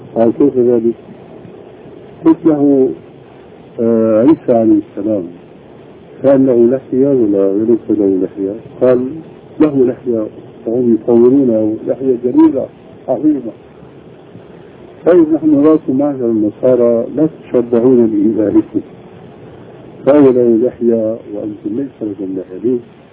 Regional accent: Syria; اليوم مثلا عندنا في الشام ثم رتيبة من الأذان لابد أن يكون له من خاتمة

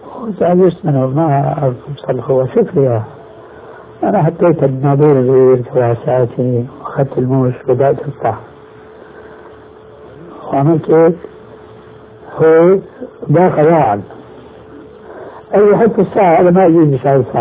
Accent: Syria; المدارس القديمة عندنا في الشام عبارة عن طابقين في باحة صناعية واسعة فيها بحيرة.

